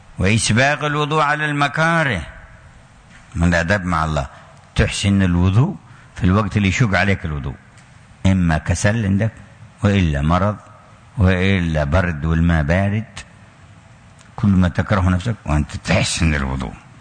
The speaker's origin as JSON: {"language": "Arabic", "country": "Yemen", "said": "كان في بعض القرى عندنا في اليمن"}